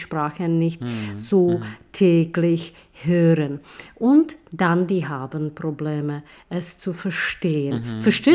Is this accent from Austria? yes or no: no; Czechia; first language Czech; German is a second language; natürlich, ich bin eine Tschechin, ich spreche Tschechisch